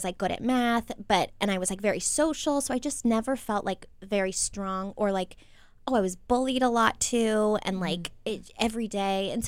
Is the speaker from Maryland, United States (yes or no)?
yes; Maryland, United States; We're all from Maryland, and so we were like, let's have a, quote, reunion